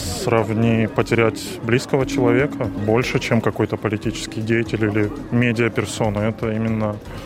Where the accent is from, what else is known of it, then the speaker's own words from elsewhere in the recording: Russia; now in Australia; Я сам из России, но я живу в Австралии.